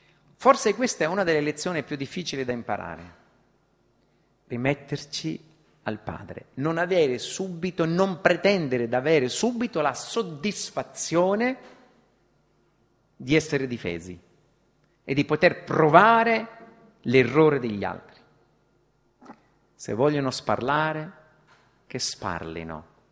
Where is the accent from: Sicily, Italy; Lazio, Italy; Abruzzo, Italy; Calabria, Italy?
Calabria, Italy; ormai sono diventato italiano visto che sono cresciuto in Calabria, poi maturato in Italia, mi sento cittadino d'Italia.